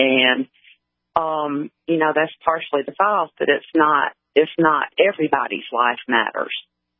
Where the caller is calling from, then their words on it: Tupelo, Mississippi, United States; I'm in Tupelo, Mississippi.